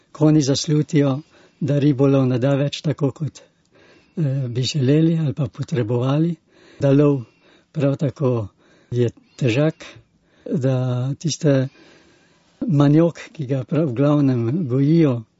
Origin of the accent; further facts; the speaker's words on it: Venezuela; now in French Guiana; Jaz sem prišel iz Venezuele